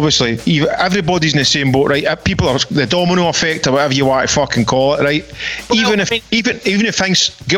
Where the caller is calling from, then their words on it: Glasgow, Scotland, United Kingdom; I'm calling from the green side of Glasgow.